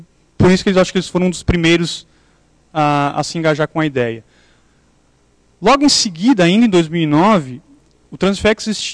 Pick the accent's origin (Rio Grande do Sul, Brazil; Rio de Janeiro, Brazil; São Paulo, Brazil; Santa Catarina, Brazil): Santa Catarina, Brazil; eu sou de Santa Catarina, sou brasileiro, lógico